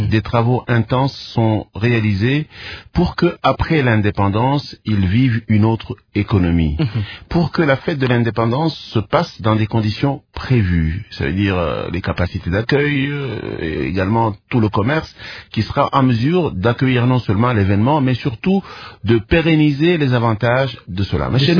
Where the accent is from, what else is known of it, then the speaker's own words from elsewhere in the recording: Kolwezi, Lualaba, DR Congo; born there; Je suis né à Kolwezi et quand on en parle, je me sens un peu triste.